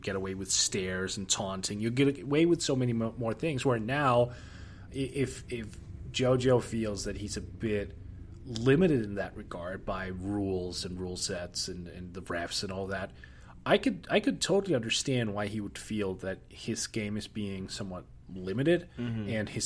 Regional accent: Denmark; English is a second language; I'm from Denmark, man. I don't have, you know

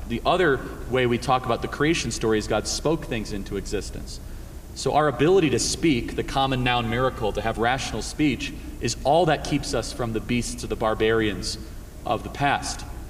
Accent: Chicago, Illinois, United States; So I grew up in Chicago, the fun thing about being from Illinois

